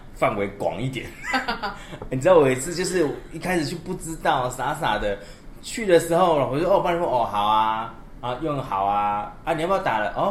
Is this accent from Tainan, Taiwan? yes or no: yes; Tainan, Taiwan; 像我们老家台南